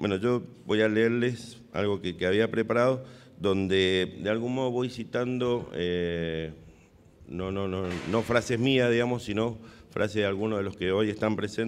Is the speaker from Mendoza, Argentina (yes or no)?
yes; Mendoza, Argentina; También es un honor, como mendocino